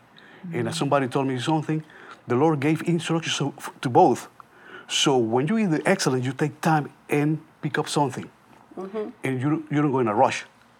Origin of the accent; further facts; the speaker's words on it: Panama; I'm from Panama.